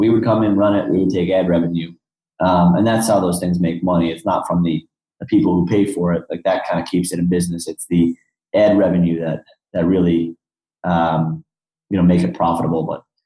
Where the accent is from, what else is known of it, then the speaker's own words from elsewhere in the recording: Syosset, New York, United States; I'm from Long Island, Syosset, Long Island, right off New York City.